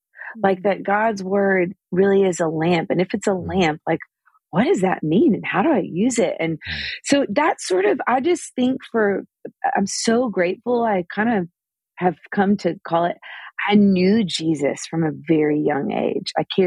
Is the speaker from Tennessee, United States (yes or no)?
yes; Nashville, Tennessee, United States; So I grew up in Nashville, Tennessee. We're still here now.